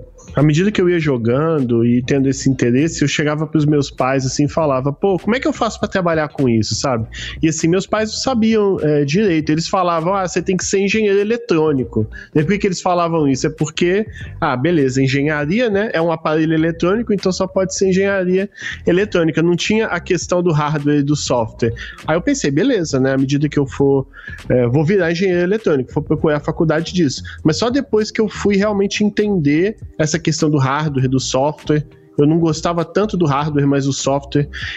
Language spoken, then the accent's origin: Portuguese; Rio de Janeiro, Brazil; eu pequenininho, eu nasci no Rio de Janeiro, né, na capital.